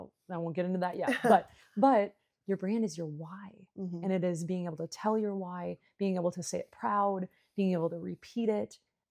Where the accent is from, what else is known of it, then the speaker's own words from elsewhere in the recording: Minnesota, United States; I'm from Minnesota, so this was just the example.